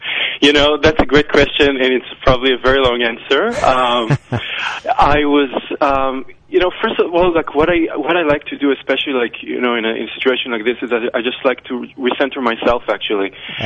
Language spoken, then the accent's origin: English; Israel; So when I grew up in Israel, I was born in 78, so my childhood was through the 80s.